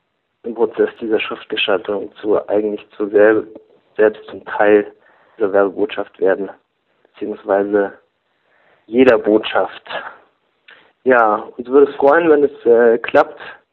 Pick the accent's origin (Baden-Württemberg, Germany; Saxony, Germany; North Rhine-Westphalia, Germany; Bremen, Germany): Baden-Württemberg, Germany; Stuttgart; now in Berlin, Germany; wir kommen beide aus Stuttgart, sind jetzt in Berlin ansässig